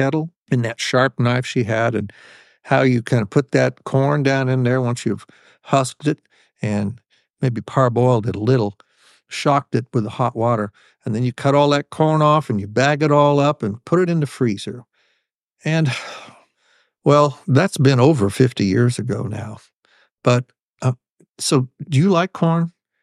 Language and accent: English; Beech Grove, Indiana, United States; driving up to my mother's house in Beech Grove, where I grew up outside of Indianapolis